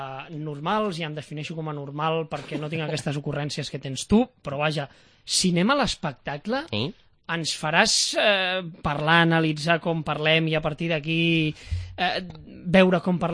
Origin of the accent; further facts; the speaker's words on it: L'Hospitalet de Llobregat, Catalonia, Spain; com tots dos som de l'Hospitalet